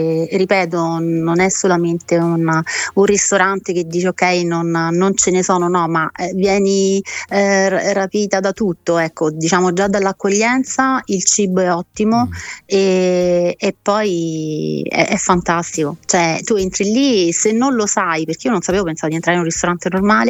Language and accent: Italian; Rome, Lazio, Italy; come hai detto, veniamo da Roma, io e il mio fidanzato